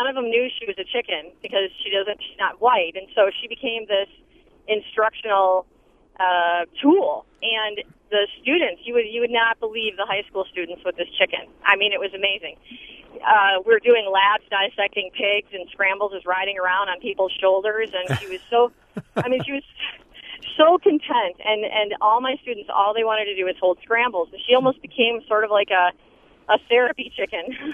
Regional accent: Detroit, Michigan, United States; now in Fort Atkinson, United States; I grew up in Detroit, and I'm a teacher here at Fort Atkinson

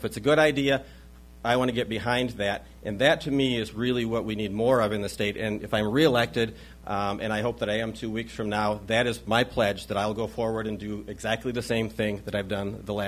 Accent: La Crosse, Wisconsin, United States; You know, I grew up in La Crosse, one of six kids in our family.

